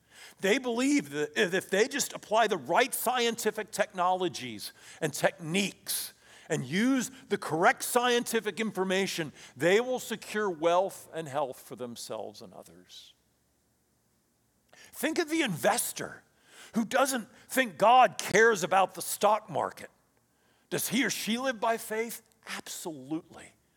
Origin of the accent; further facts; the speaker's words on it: Midwest, United States; I grew up in the Midwest, and I learned that you go to the basement when the tornado warning sirens go off.